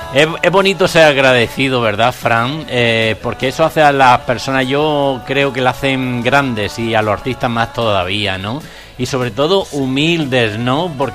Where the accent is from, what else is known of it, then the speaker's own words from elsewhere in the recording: Region of Murcia, Spain; also born or lived in Andalusia; Vamos a saludar a todos los amigos murcianos, porque yo me he criado en Murcia